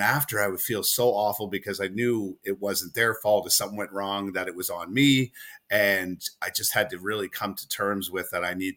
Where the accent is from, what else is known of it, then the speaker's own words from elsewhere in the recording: Halifax, Nova Scotia, Canada; especially growing up in Halifax, people see you struggle.